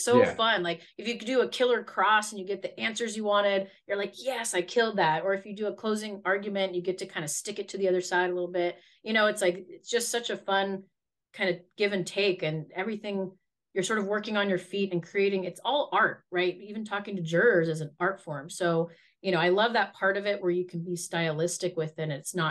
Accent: Oakland, California, United States; Yes, I'm from the West Coast. I thought you were going to say San Francisco. I'm from the Oakland area. So I'm right in the East Bay.

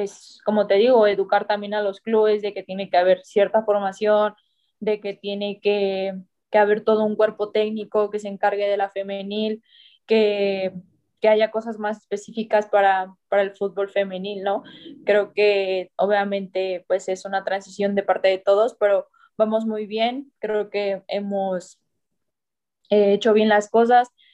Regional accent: Cuautla, Morelos, Mexico; de donde yo era, de donde soy, mejor dicho, de Cuautla, Morelos

